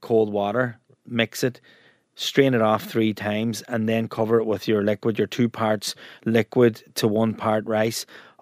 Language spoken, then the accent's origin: English; Ulster, Ireland; I grew up in Donegal and the turnip is the daddy.